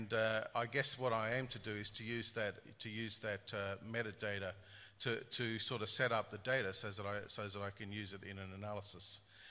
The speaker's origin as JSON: {"language": "English", "country": "Australia", "said": "I'm from Australia, so there's a little plug for Australia"}